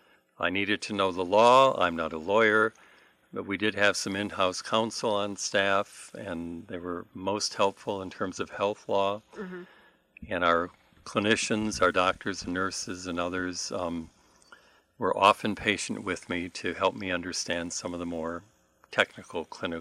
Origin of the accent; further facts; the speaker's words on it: Rockford, Illinois, United States; also born or lived in Glen Ellyn; Rockford, Illinois, about 90 miles northwest of Chicago.